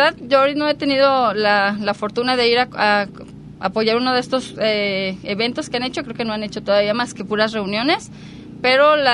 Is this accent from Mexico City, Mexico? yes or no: yes; Mexico City, Mexico; moved away as an adult; now in Puerto Vallarta, Mexico; yo no soy de aquí de Puerto Vallarta, soy de la Ciudad de México. Llegué en el 2002 con el pretexto de mi servicio social